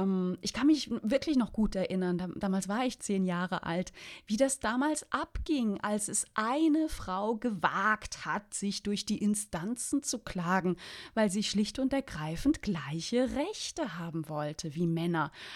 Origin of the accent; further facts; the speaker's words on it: Switzerland; now in Berlin, Germany; Ich komme aus der Schweiz, was man meinem Deutsch aber inzwischen nicht mehr so richtig anhört, denn ich lebe schon ganz lange in Deutschland, in Berlin.